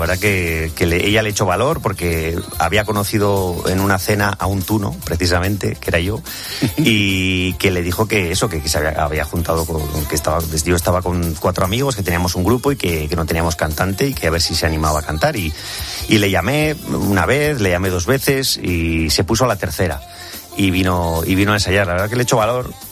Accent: San Sebastián, Basque Country, Spain; Soy donostiarra, soy un pichón guipuzcoano de estos que van pidiendo perdón

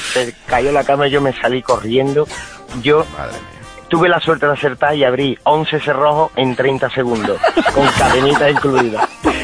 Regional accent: Seville, Andalusia, Spain; No, yo soy de Sevilla, pero...

